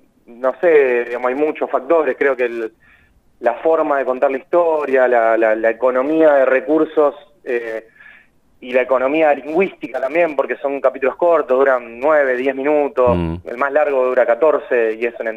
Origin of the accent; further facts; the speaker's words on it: Rosario, Santa Fe, Argentina; Soy rosarino.